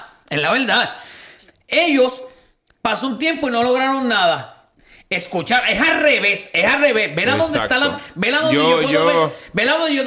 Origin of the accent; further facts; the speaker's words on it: Ponce, Puerto Rico; yo que he ido a juegos de Ponce, yo soy de Ponce